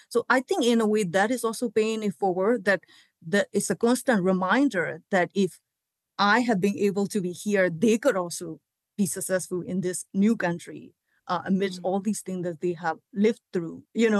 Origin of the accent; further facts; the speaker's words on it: Myanmar; And sometimes I come across to people from Burma. So that also kind of reminds me always every day when I work with them that I am contributing something to my own community, even though it's all across the world